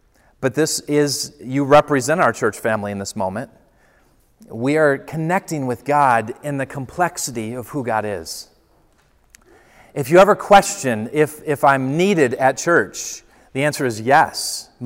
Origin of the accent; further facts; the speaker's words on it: England, United Kingdom; I'm English